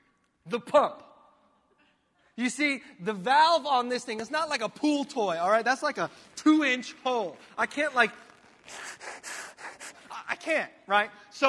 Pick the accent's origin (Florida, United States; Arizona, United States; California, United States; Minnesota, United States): California, United States; Yucaipa; I was born up in the mountain communities. I grew up in Yucaipa when Yucaipa was not cool, all right?